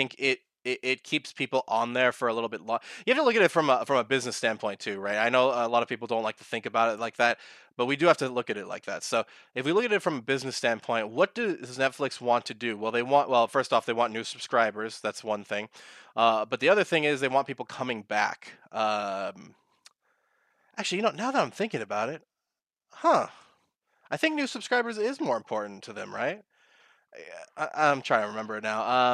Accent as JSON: {"language": "English", "region": "California", "country": "United States", "tie": "born or raised there", "said": "I was visiting my home in California, my hometown in California"}